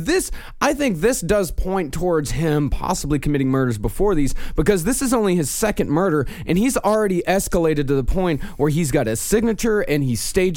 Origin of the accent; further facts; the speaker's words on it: Australia; Well, we're also Australian